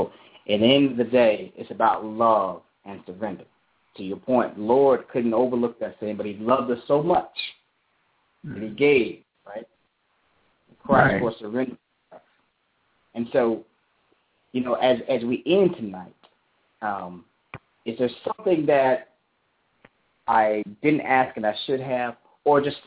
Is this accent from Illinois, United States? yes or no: no; Greenville, Alabama, United States; Pastor Perfecting Holiness Non-Denomination Church in my hometown, Greenville, Alabama.